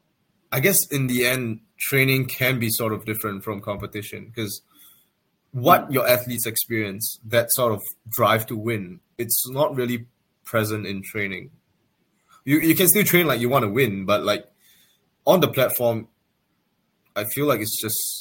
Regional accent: Perth, Western Australia, Australia; from Perth, and I'll see you guys in the next

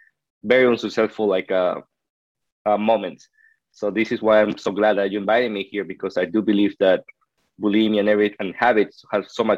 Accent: Peru; So, you know, I grew up in Peru. I didn't grow up with much. It was just me and my grandfather and my grandma.

